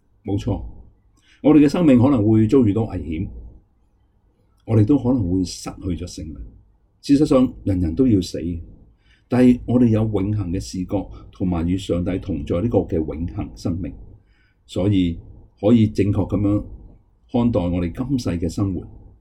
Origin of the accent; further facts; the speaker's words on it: Guangdong, China; accent: Cantonese; 如果广东人，我们广东话，我们就说就是他将他的稳食的架撑全部都放弃了